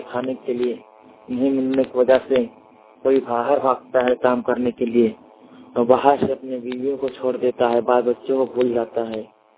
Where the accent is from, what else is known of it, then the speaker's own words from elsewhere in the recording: Jharkhand, India; ग्राम सदमा कला पोस्टार जिला बोकारो के रहने वाला हूँ